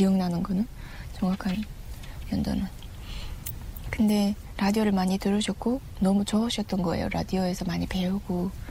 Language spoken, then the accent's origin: Korean; Chongjin, North Hamgyong, North Korea; 그냥 고향 한경북도 청진이 고향 청년이죠.